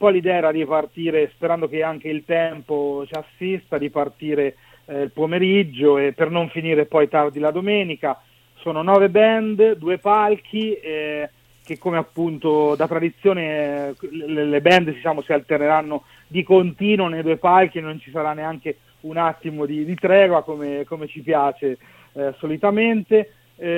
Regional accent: Milan, Lombardy, Italy; Sono di Milano.

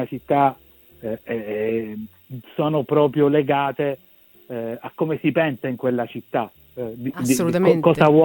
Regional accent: Messina, Sicily, Italy; born there; l'abbiamo fatta a Messina, la mia città natale

